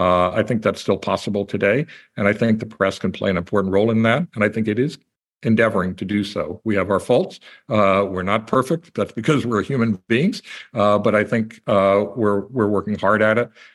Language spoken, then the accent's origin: English; Tampa, Florida, United States; now in Berkshire County, United States; I read my hometown newspaper, the Tampa Bay Times now. I read my local paper, the Berkshire Eagle. I live in Berkshire County and Massachusetts.